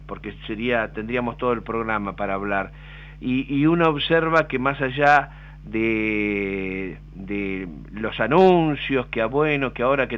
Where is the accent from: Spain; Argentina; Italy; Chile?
Argentina; Chubut; Yo vengo de Chubut y me acuerdo que en Esquel y Entreverín el quirófano móvil todas las semanas